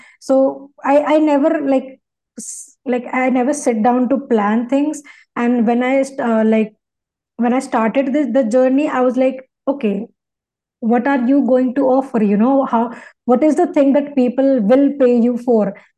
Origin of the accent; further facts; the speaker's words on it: India; those people were obviously in other countries and I'm from India.